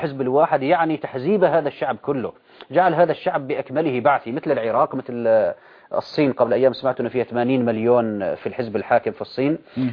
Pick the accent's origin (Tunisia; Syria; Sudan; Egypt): Syria; ما حصل عندنا في سوريا حتى الآن هو انسحاب أفراد